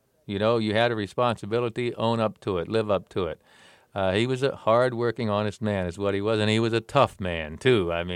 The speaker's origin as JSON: {"language": "English", "region": "Pennsylvania", "country": "United States", "said": "The guys knew I was from Pennsylvania."}